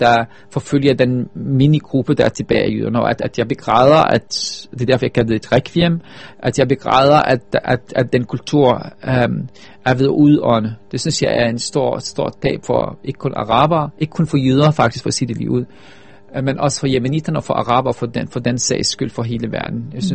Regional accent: Palestine; især som palæstinenser, fordi det var jo min forfædres hjemland, som blev taget

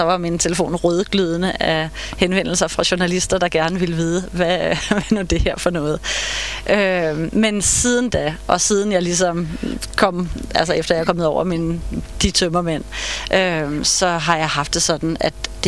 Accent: Snekkersten, Capital Region of Denmark, Denmark; also born or lived in Copenhagen / Tårnby; Og så flyttede vi til Snekkersten, som er sådan en lille fiskerleje syd for Helsingør, da jeg var 10 år gammel.

